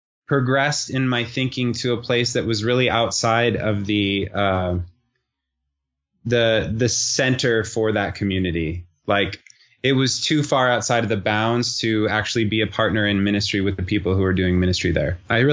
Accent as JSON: {"language": "English", "region": "California", "country": "United States", "tie": "born or raised there", "said": "Yeah. Well, you know, so the interesting thing is that I grew up in Southern California, so specifically Orange County area."}